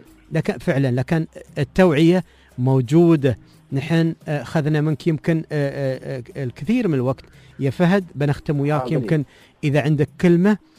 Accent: United Arab Emirates

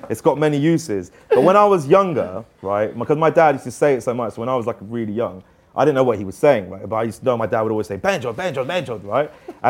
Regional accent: Hounslow, London, United Kingdom; I'm from Hounslow, so we got some of the best skunk in the world.

